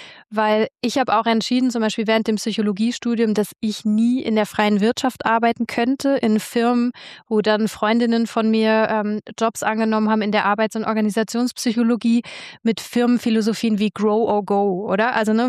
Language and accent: German; Germany; ich bin aus Deutschland hierher gekommen